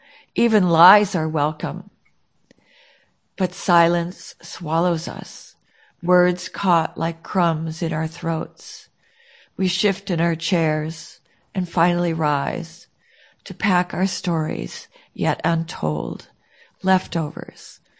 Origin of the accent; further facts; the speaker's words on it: North Dakota, United States; I have we grew up in North Dakota where people are very quiet.